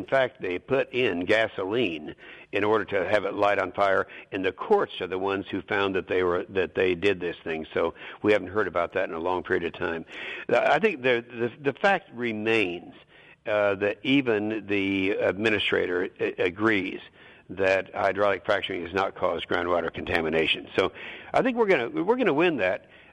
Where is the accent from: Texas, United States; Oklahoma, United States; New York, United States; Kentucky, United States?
Oklahoma, United States; and I'm the guy who should talk about this because I'm from Oklahoma. The first hydraulic fracturing to take place anywhere in the world was in my state of Oklahoma in 1949